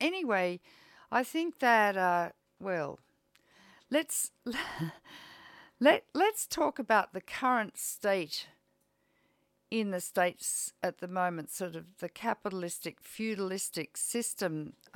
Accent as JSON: {"language": "English", "country": "Australia", "said": "I just speak as an Australian"}